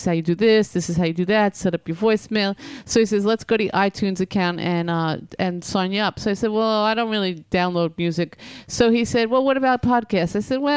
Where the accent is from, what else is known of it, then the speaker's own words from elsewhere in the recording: New York, United States; I hope the Giants win. I'm a New Yorker.